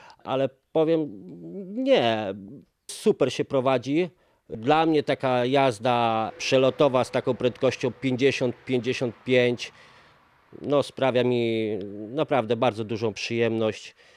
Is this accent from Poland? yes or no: yes; Lublin Voivodeship, Poland; Pierwszy dzień to jest taki cel, aby dojechać do moich rodzinnych stron Podchrubieszów.